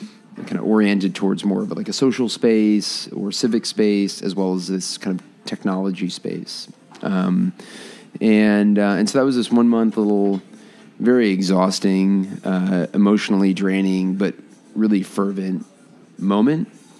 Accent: East Coast, United States; So I grew up on the East Coast.

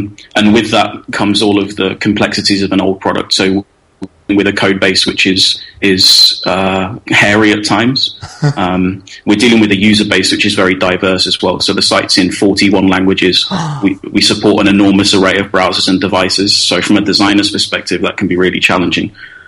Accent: Coventry, West Midlands, United Kingdom; moved away; also born or lived in Liverpool; I am. I'm from Coventry, which was lovely before the war, but lots of reasons for me to go and explore, which is why I've tried very hard to go and see a bit of the world since leaving there about 10 years ago.

